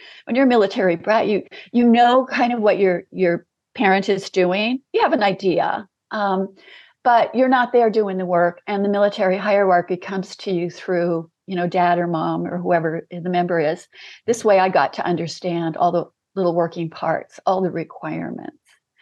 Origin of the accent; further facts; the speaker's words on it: Turkey; We experienced a lot of weird things growing up in Turkey.